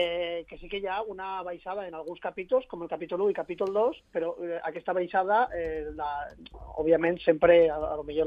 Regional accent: Valencia, Valencian Community, Spain; jo vinc personalment de València, que és un altre dels territoris en el qual es parla la llengua catalana.

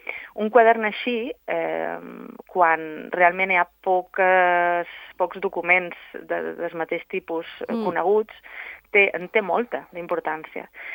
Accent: Balearic Islands, Spain; jo com a eivissenca que sóc, no sóc formenterera

